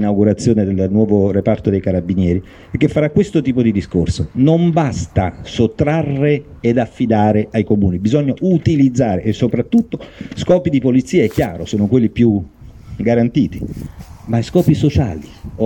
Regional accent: Naples, Campania, Italy; mio figlio che è romano, essendo anch'io napoletano.

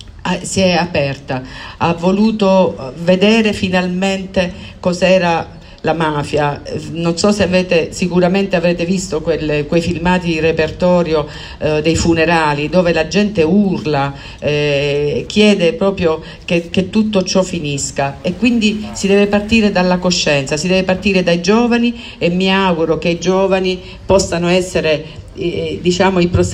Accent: Sicily, Italy; sono delle emozioni fortissime anche da siciliana che io provo

